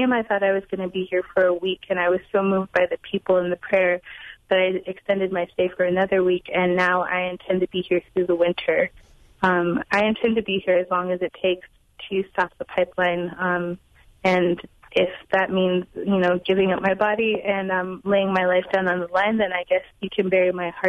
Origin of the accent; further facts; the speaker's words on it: Minneapolis, Minnesota, United States; I grew up in Minneapolis, but I think I'm still ill-prepared for the weather here.